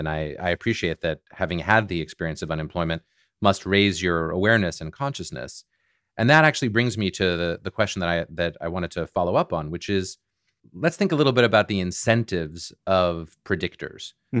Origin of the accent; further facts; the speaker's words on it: Boston, Massachusetts, United States; you know, I'm from Boston and I still live in the Boston area.